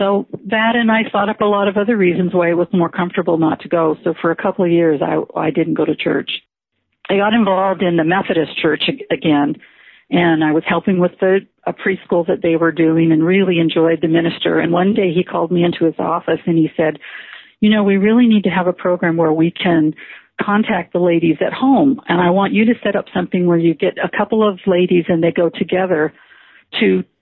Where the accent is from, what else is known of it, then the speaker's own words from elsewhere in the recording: California, United States; also born or lived in Salt Lake City, United States; now in Las Vegas, United States; Well, I first went from Southern California when my husband died to Salt Lake to take a nursing refresher course so I could get back in the workforce.